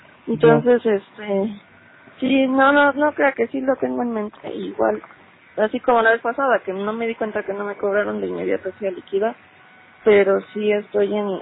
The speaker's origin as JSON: {"language": "Spanish", "region": "Durango", "country": "Mexico", "tie": "born there", "said": "Pero yo nací en Durango."}